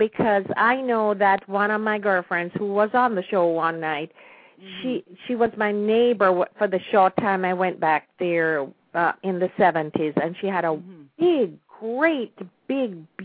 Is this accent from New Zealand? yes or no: no; Kingston, Jamaica; And I remember growing up in Kingston.